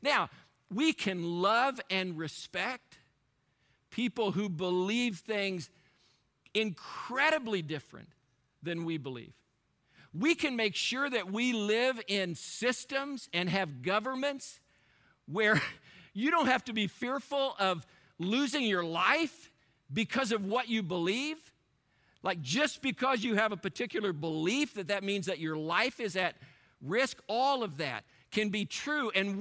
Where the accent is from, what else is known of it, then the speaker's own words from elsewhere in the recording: Mount Carmel, Illinois, United States; born there; Actually, I was born in Mount Carmel, Illinois.